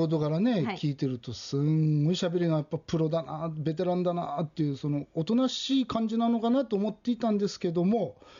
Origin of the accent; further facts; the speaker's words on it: Kanazawa, Ishikawa, Japan; 私はですね、はい、金沢生まれの金沢市の阿波ヶ崎町っていうところで、うん、生まれたのは金沢聖霊病院っていう病院なんですけど、阿波ヶ崎保育園から阿波ヶ崎小学校、そして浅野川中学校、そしてこの近くの県立工